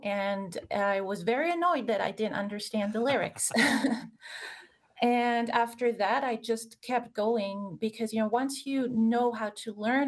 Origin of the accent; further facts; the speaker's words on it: Strasbourg, Grand Est, France; English is a second language; I grew up in France, in Strasbourg, which is one of 3 capitals of Europe. It's right on the German border. So I was exposed to lots of different languages at an early age.